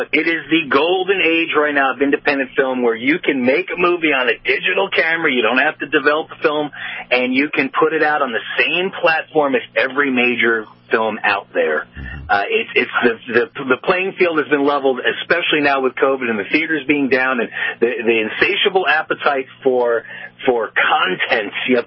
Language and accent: English; Poughkeepsie, New York, United States; I'm from Poughkeepsie, and they used to wrestle at the Civic Center all the time.